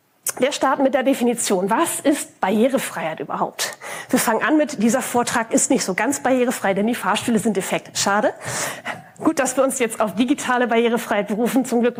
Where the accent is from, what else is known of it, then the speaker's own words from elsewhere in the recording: Hamburg, Germany; Ich komme aus Hamburg, wie man es vielleicht hört.